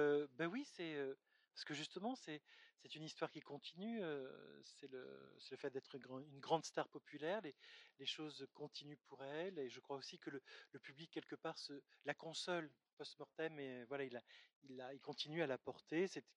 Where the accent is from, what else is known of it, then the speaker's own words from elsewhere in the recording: Marseille, Provence-Alpes-Côte d'Azur, France; born there; d'origine corse, italienne et provençale et marseillais. Je suis né à Marseille, c'est ma ville de cœur vraiment.